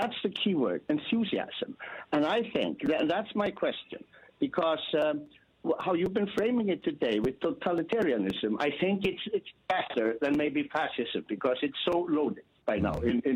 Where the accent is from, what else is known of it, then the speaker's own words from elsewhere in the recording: Iceland; English is a second language; because I come from Iceland, and that's not the answer